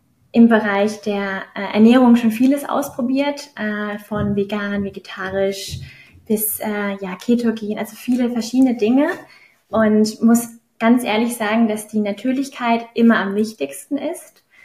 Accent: Basel, Basel-Stadt, Switzerland; also ich komme aus Basel, ich wohne hier in der Schweiz.

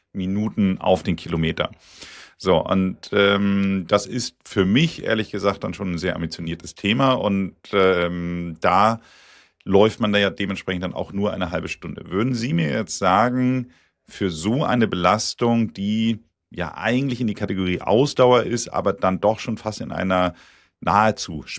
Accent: Hamburg, Germany; ich bin ja ursprünglich aus Hamburg und da läuft man immer um die Alster

